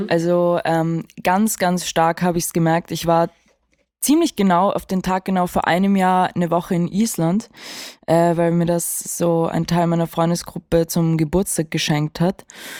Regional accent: Vienna, Austria; ich bin auch in Wien aufgewachsen.

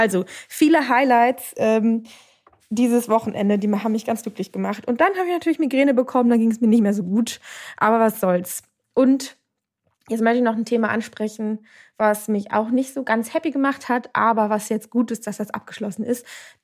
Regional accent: Lübeck, Schleswig-Holstein, Germany; born there; fahre nach Lübeck in meine Geburtsstadt

